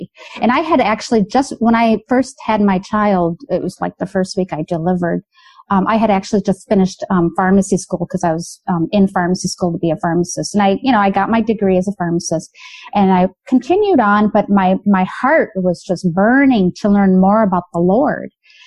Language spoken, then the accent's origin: English; Michigan, United States; Well, I grew up here in Michigan with my family. Grew up Catholic, going to Sunday Mass